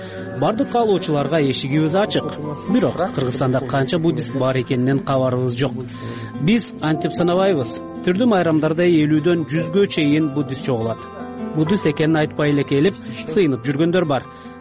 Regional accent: Kazakhstan; Ата тегим украиндер, агам, эки эжем бар. Ата энем кайтыш болуп кетти. Баарыбыз Казахстанда төрөлдүк. Ошол жакта чоңойдук.

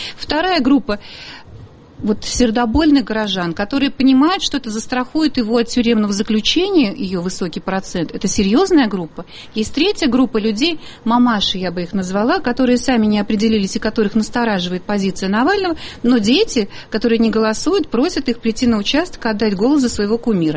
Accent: Moscow, Russia; это Москва для меня. Я москвич.

